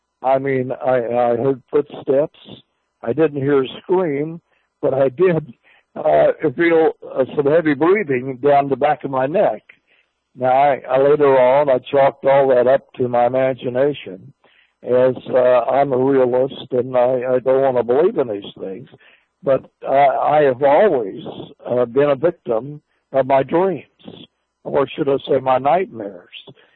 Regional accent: Muskogee, Oklahoma, United States; the Ritz Theater here in my hometown of Muskogee

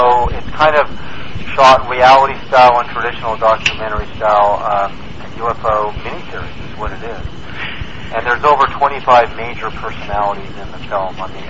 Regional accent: Los Angeles, California, United States; I mean, I'm from Los Angeles, and I'm actually thinking of moving out here for a year to get out of the big city.

